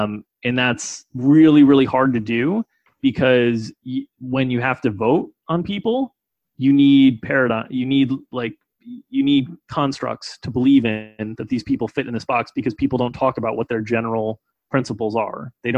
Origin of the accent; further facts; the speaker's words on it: United States; born there; Like, I was born in the United States to a well-off family.